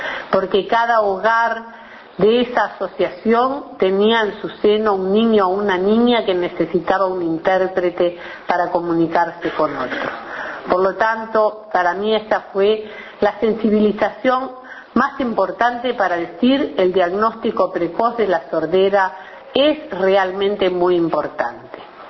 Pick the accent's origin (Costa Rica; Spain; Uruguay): Uruguay; yo me siento muy mal como uruguaya